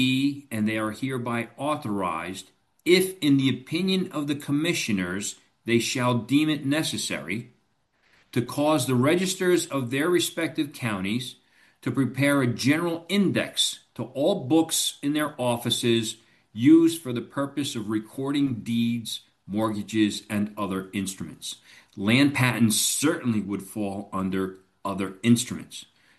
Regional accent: New York, United States; right? I had to check out my home state, New York.

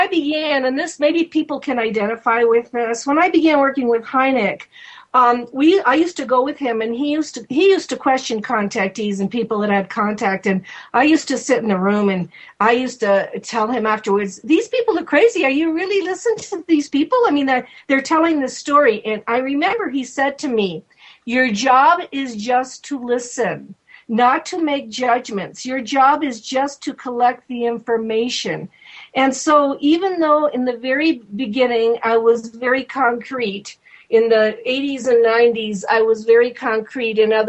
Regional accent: Rome, Lazio, Italy; born there; English is a second language; also born or lived in Evanston, United States; He asked me if I could do his Italian translations because I am Italian. I was born in Rome, Italy.

